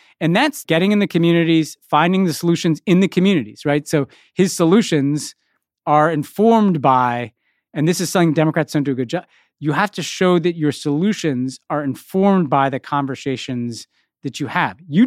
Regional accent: New York, United States; born there; One is I'm a New Yorker by birth. I'm there a lot.

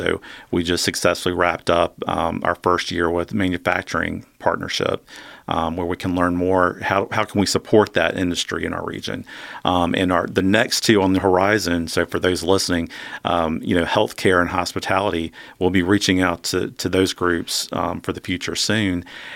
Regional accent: Lake City, South Carolina, United States; also born or lived in Myrtle Beach; growing up, I grew up in Lake City. I did live in Myrtle Beach for a while, but most of my life has been in the Lake City area.

